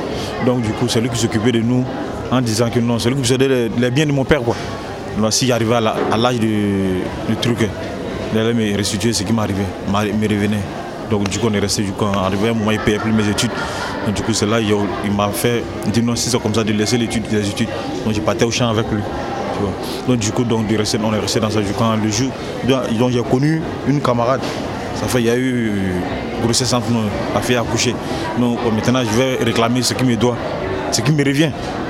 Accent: Côte d’Ivoire; now in France; Je suis migrant, je viens de la Côte d'Ivoire.

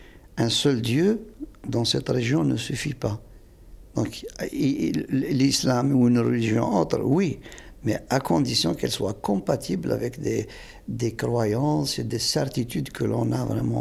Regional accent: Kabylie, Algeria; parce que je suis kabyle, ma fille l'est. Elle chante en kabyle, mais elle n'est pas kabyle comme moi. Je ne le suis pas comme mon père l'a été.

